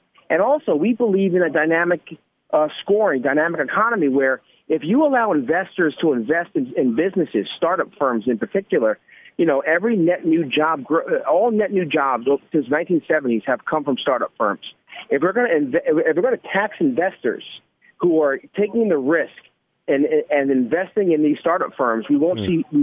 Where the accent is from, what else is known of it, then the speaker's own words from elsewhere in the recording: Bronx, New York, United States; I'm from New York. I'm a Bronx guy. Donald Trump talks like my father.